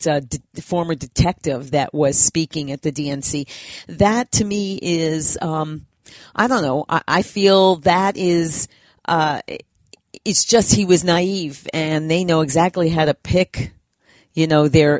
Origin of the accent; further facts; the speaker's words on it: United States; And as an American, I think all Americans that, you know, care about this country